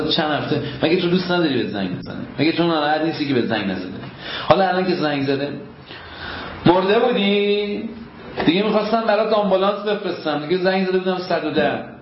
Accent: Iran; بگیم که ما با همین، ما ایرانی هستیم

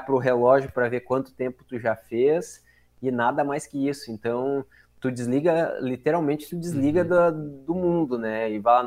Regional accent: Mampituba, Rio Grande do Sul, Brazil; eu nasci e fui criado aí do ladinho, em Mampituba. Então, conhecia bem a região e, como morador, conhecia alguns pontos.

